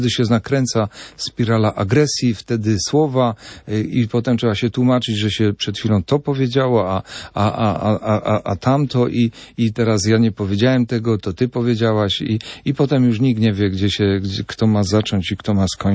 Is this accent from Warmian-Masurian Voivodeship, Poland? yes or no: no; Katowice, Silesian Voivodeship, Poland; Jestem z Katowic, także wiem coś na ten temat.